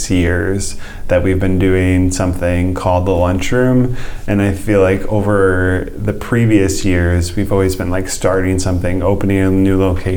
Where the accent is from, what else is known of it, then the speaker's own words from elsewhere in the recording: Michigan, United States; now in Ann Arbor, United States; I grew up in Michigan. I grew up on the other side of the state in southwestern Michigan and moved to town a little over a decade ago.